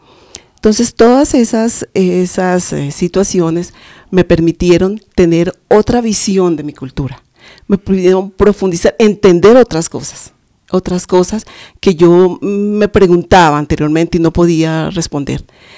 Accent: Suárez, Tolima, Colombia; yo soy de Suárez, Tolima

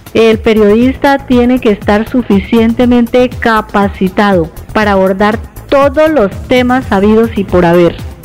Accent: Colombia; me hacen sentir que soy una colombiana honesta

